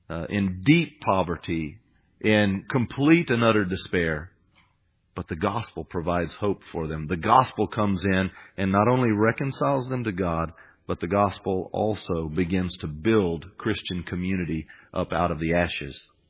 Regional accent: United States; Years ago, growing up in the United States, I would not have been able

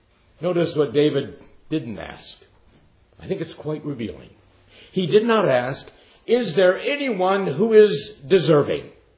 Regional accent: India; I was a little boy at that point, and lived in, of course, I was born and lived in India myself.

